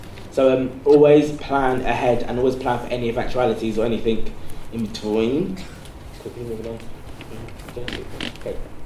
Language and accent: English; Croydon, London, United Kingdom; I'm from Croydon, I'm not sure if many of you know, it's some young people there, as where you'll find everywhere, can be very negative. So there was a lot of gun and knife problem in my area.